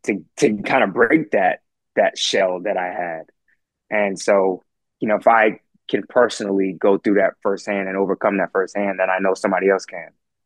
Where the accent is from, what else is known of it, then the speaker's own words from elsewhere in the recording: Tuckahoe, New York, United States; although I wasn't born in Tuckahoe, I grew up in Tuckahoe. I gave 25 years of my life in Tuckahoe.